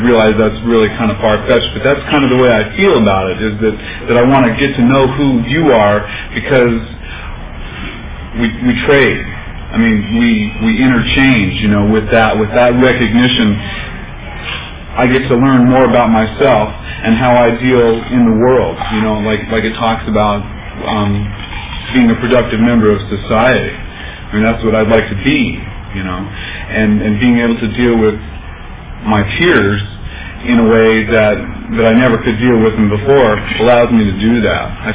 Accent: Olympia, Washington, United States; I'm an addict. And I'm from out of town. I'm from Olympia, Washington.

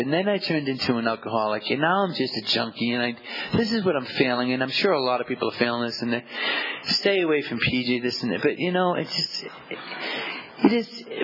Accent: East Boston, Massachusetts, United States; So I grew up in Maverick, and then I moved to the Heights. And now we're right across from the beach.

